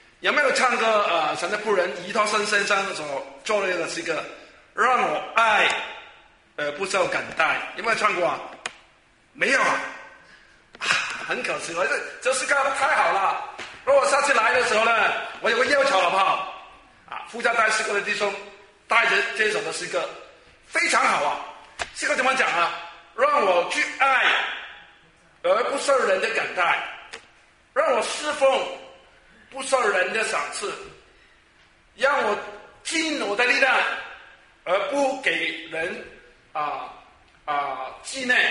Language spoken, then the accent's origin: Chinese; China; 特别我们中国人哈，小孩子很好的时候我很怕去赞他们，是不是啊？我爸爸妈妈说你赞他太多结果怎么样啊，他就很容易学坏的。所以我们中国的父母爱我们的孩子